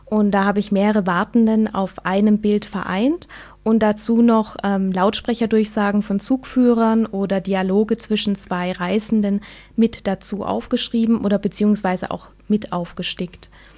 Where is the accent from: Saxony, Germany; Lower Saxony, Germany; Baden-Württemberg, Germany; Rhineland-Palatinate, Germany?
Baden-Württemberg, Germany; Pforzheim; Ich bin seit meiner Geburt in Pforzheim und habe hier auch studiert